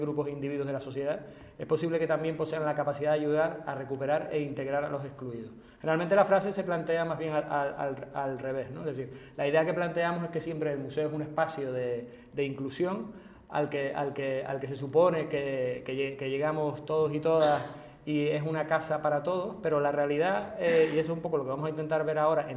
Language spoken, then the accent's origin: Spanish; Spain; que en mi caso soy español